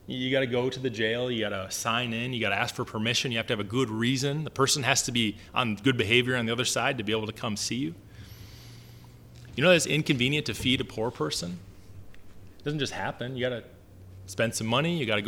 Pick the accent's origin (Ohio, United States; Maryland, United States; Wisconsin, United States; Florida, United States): Wisconsin, United States; also born or lived in Minnesota; I was born in Minnesota, but I grew up in Wisconsin.